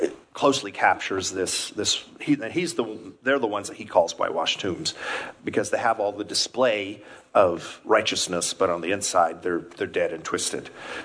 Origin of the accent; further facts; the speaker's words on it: El Paso, Texas, United States; It's a big thing where I grew up in El Paso. It's all wood here.